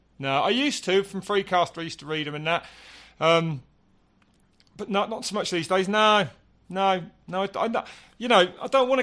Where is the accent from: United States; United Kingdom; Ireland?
United Kingdom; But, we're both British, and it was all about being the best British rider.